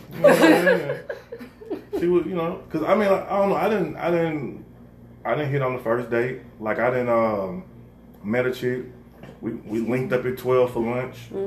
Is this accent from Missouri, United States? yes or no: yes; St. Louis, Missouri, United States; I'm from St. Louis, man. Ain't nothing but hoes in St. Louis.